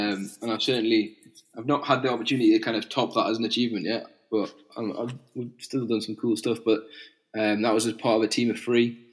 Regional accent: North East England, United Kingdom; so the cold is kind of my natural home as a Geordie, I suppose

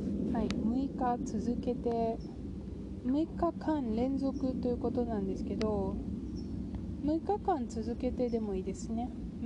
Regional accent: Kansai, Japan; accent: Kansai dialect; でカジュアルに行くときに関西弁を混ぜていけるぐらいのニュアンスと、完全に標準語で行くときとでちょっとねスイッチを変えるんですよね。

